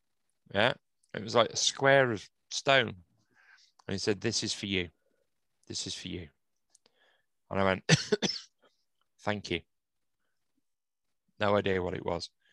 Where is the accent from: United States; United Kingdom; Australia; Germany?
United Kingdom; England; I'm from England.